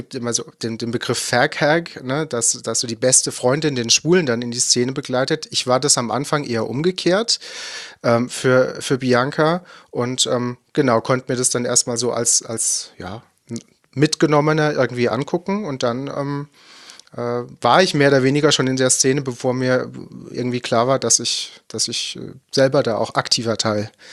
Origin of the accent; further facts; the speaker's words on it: Baden-Württemberg, Germany; born there; Also ich komme eher aus dem Nordbadischen gebürtig.